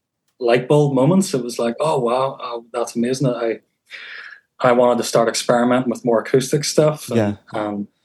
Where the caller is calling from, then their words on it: Belfast, Northern Ireland, United Kingdom; So, I'm here. I'm still based in Belfast.